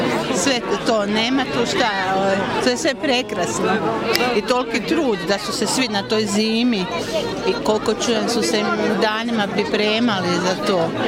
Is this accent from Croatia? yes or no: yes; Odra, Sisak-Moslavina County, Croatia; tu sam krštena, a nisam jako dugo tu bila. Iz Siska sam, iz Odre.